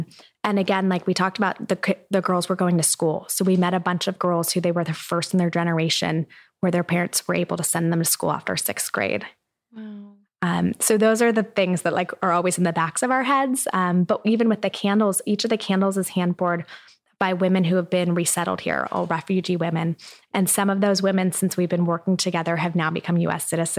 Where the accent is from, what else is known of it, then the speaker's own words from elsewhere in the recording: Irvine, California, United States; I grew up in Irvine. So when we did the Fashion Island tour, I was like, it was all of these different memories.